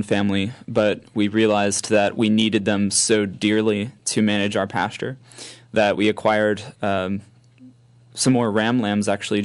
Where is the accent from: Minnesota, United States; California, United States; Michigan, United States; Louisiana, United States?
Louisiana, United States; The farm is actually located in Bush. I grew up here on the North Shore.